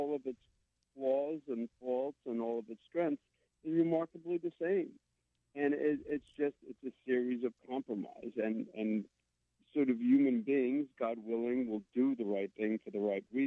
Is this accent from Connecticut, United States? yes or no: no; Carteret, New Jersey, United States; as a young boy growing up in Jersey City in Carteret, New Jersey